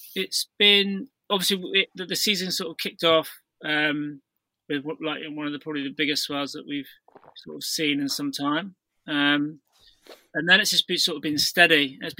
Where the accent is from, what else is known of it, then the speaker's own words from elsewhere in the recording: South West England, United Kingdom; growing up in North Devon